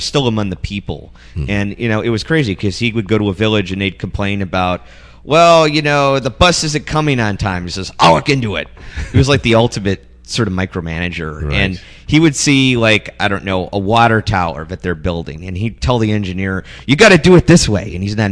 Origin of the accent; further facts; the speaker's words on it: Chicago, Illinois, United States; also born or lived in San Francisco; yeah, I'm from Chicago.